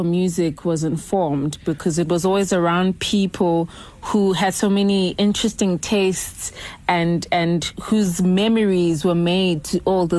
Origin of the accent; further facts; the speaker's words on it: Pietermaritzburg, KwaZulu-Natal, South Africa; also born or lived in Durban; I was born in Durban, KwaZulu-Natal.